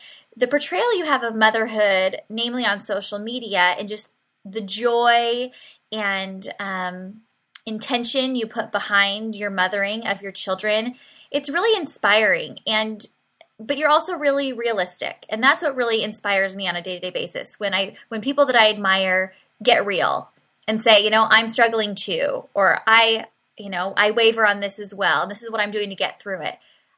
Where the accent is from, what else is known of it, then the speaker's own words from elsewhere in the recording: San Diego, California, United States; Well, I'm on the East Coast, but I'm originally from San Diego